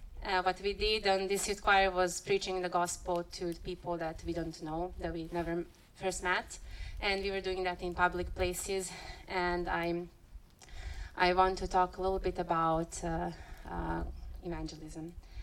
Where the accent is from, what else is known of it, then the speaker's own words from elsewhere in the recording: Serbia; I grew up in Serbia, and I lived there for 31 years, and I was mostly surrounded with non-Christians